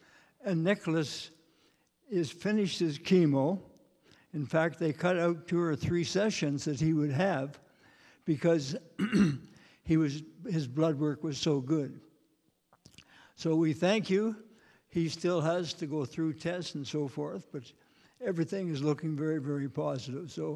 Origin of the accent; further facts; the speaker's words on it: Beaton, Ontario, Canada; She grew up in my hometown in Beaton